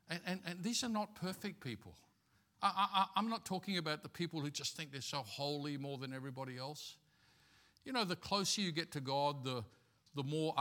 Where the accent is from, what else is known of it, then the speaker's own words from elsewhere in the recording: Bracken Ridge, Queensland, Australia; I remember as a teenager, growing up in Bracken Ridge, you know, and nearby here